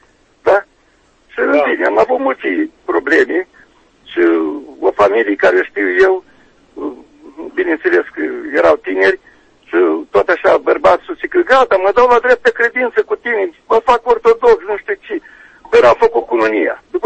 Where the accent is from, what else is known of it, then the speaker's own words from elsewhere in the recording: Comănești, Bacău County, Romania; de la Comănești, Bacău.